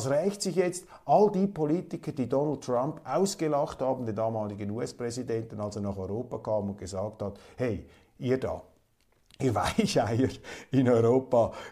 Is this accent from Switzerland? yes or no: yes; Switzerland; als das bei uns in der Schweiz der Fall ist, wo überall Ukraine-Flaggen wehen.